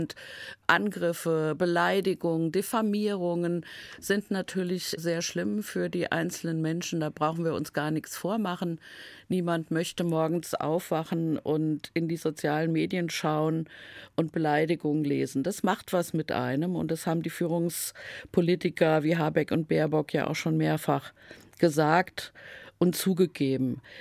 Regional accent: Hesse, Germany; Ich komme ja aus dem Main-Taunus-Kreis.

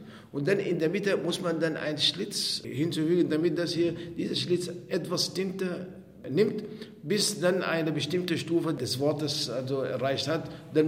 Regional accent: Sudan; Ich bin aus dem Sudan. Ich habe Germanistik studiert und in Sprachwissenschaft promoviert.

